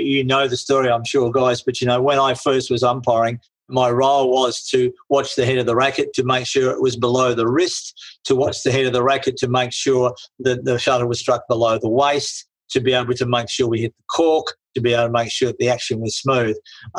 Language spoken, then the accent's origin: English; Tasmania, Australia; I come from Tasmania.